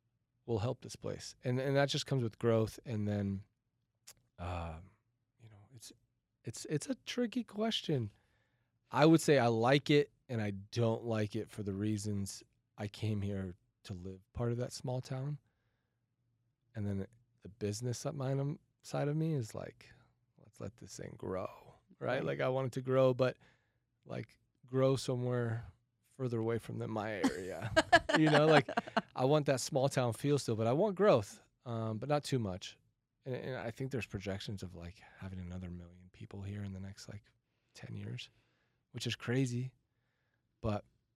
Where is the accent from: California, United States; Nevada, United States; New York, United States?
California, United States; Santa Ana; now in Caldwell, United States; Like, I come from Southern California. Like, I grew up in really close to Santa Ana, California.